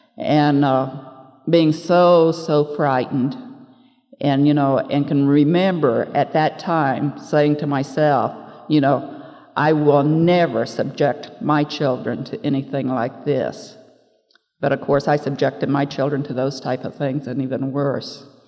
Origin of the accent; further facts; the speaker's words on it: Kansas, United States; born there; I was born in Kansas many long years ago. 1939